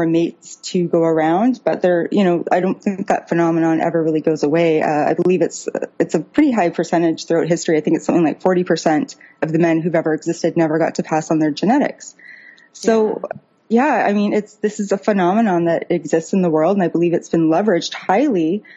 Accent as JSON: {"language": "English", "region": "West Coast", "country": "United States", "tie": "born or raised there", "said": "You know, I grew up on the West Coast. There's a lot of Asian people."}